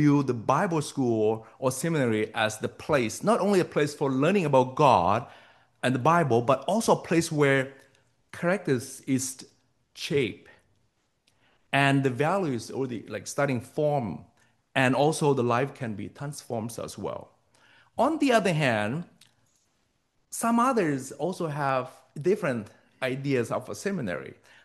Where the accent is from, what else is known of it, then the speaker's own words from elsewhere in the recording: Kitchener, Ontario, Canada; I am from Kitchener, Ontario.